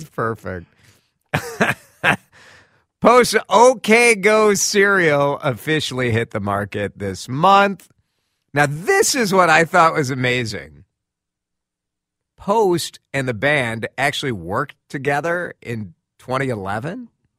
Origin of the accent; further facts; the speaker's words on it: Chicago, Illinois, United States; And I'm from the Chicago area.